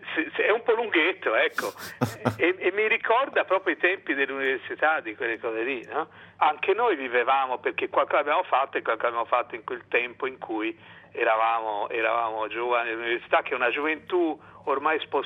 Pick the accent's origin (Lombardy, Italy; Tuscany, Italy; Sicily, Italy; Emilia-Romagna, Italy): Tuscany, Italy; Florence; born there; Allora io sono nato a Firenze